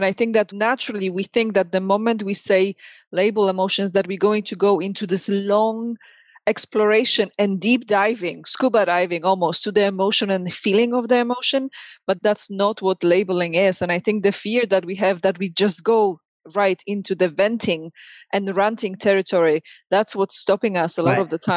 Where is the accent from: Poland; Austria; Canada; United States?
Poland; I'm from Poland, definitely from Europe.